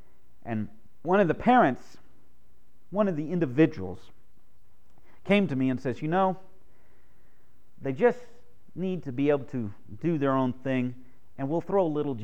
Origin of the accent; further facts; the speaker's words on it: Texas, United States; I grew up in East Texas